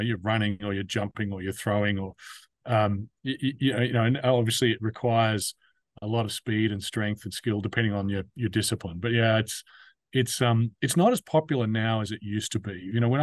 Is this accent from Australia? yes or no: yes; Australia; So I grew up in Australia.